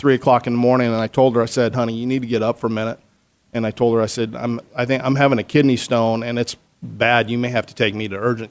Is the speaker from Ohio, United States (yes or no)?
no; Wickenburg, Arizona, United States; I started with the town of Wickenburg, which is my hometown.